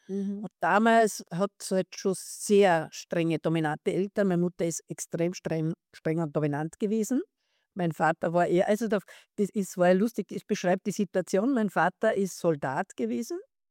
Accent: Salzburg, Austria; also born or lived in Vienna; Also ich komme immer aus Salzburg

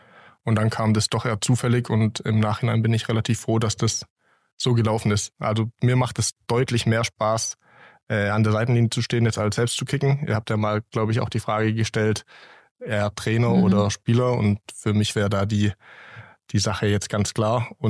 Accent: Heumaden, Baden-Württemberg, Germany; Ich bin aufgewachsen in Heumaden, gehört auch zu Sillenbuch, bin da auch zur Schule gegangen.

